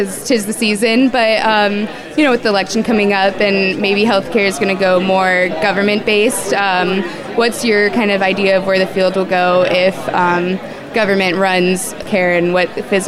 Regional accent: Colorado, United States; I'm from Colorado.

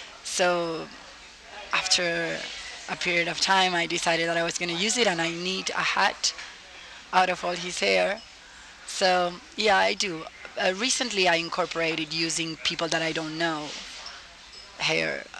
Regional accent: Buenos Aires, Argentina; moved away as an adult; now in Miami, United States; I was raised in Buenos Aires. I arrived to Miami by kind of coincidence for personal matters 4 years ago

